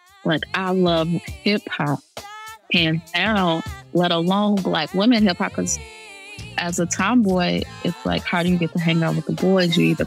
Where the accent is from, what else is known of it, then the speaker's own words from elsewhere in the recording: Midwest, United States; Yeah, I was 12. I'm from the Midwest. Nobody had locks back then.